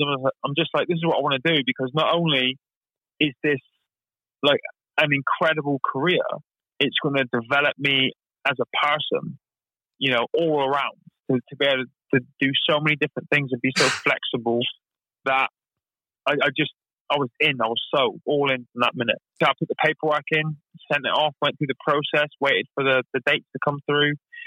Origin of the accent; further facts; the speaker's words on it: Plymouth, South West England, United Kingdom; I was born and raised in Plymouth